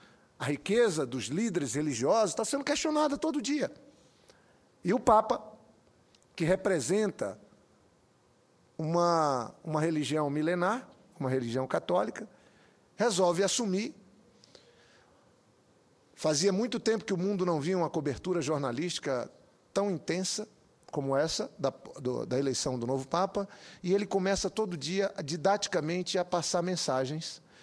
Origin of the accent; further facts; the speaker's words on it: Acre, Brazil; especialmente a população do meu estado, do estado do Acre, que sempre que estou na minha terra encontro pessoas que acompanham os debates